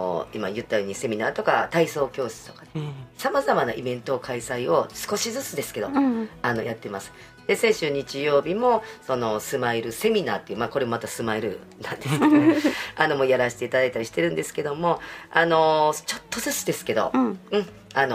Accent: Kyoto, Japan; 私が京都出身なので、うん、京都から発信していきまして、まあ、右京区出身なので

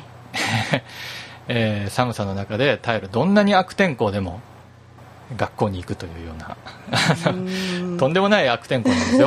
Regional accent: Kanazawa, Ishikawa, Japan; その父と一緒にテレビを見ていた地、僕のふるさと石川県金沢市と

